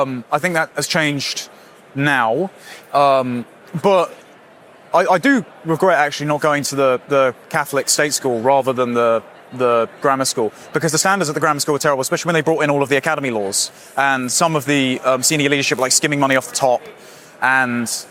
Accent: Bexley, London, United Kingdom; Grew up in Bexley. Currently living just down the road from the hospital where I was born in the maternity ward, which is now closed down

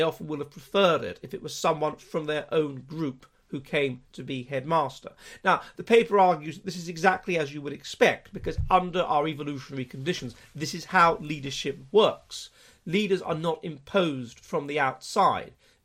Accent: London, United Kingdom; myself as a Londoner, and I'm a Conservative

